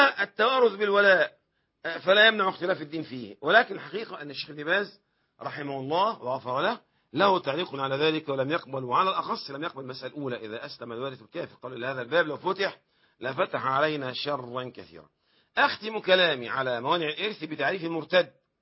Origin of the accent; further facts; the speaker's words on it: Egypt; في بعض البلاد زي عندنا في مصر يقول مثلا إيه مع سبق الإصرار والترصد